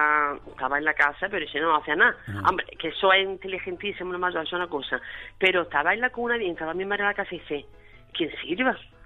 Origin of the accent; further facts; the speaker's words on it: La Guardia, Spain; Aquí desde luego en La Guardia, un pueblo, yo soy de La Guardia